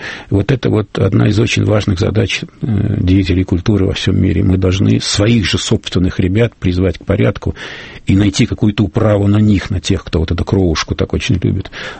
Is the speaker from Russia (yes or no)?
yes; Russia; установка у меня, как у гражданина России